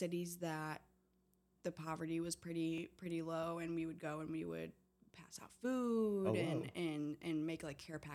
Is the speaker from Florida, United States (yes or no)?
no; Fort Wayne, Indiana, United States; Fort Wayne, Indiana.